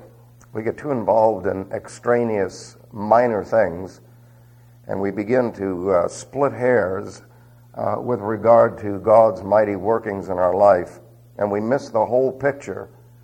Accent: New York City, New York, United States; also born or lived in Utah; Now, I'm sure you know that I was raised in New York City, and there's not a lot of sheep on the hoof there, you know.

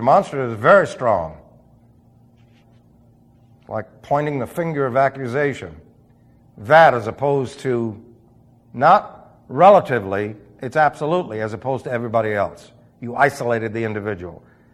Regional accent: Phoenix, Arizona, United States; Yay, Suns, because he found out I was from Phoenix.

